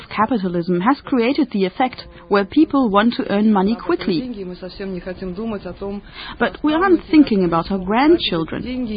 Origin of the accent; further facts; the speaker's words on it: Baltisk, Kaliningrad Oblast, Russia; I'm from Baltisk, formerly known as Pillau.